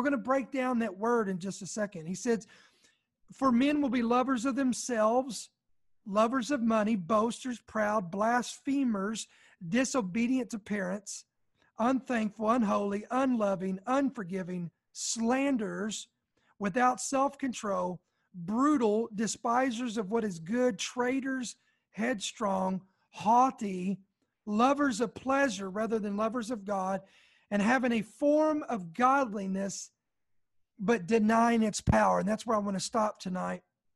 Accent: United States; And I, again, obviously speaking as an American, speaking of the United States of America

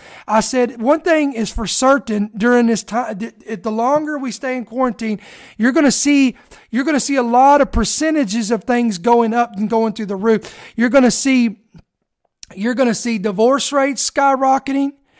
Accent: Kentucky, United States; moved away; Listen, I'm Kentucky, man. I was born in Kentucky. I'm not a Northerner. I've moved a little bit farther up north.

